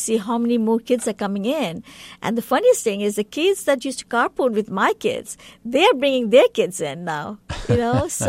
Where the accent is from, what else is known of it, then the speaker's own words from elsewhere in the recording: Bangladesh; English is a second language; moved away; I'm native from Bangladesh, but I lived in this country more than my birthplace.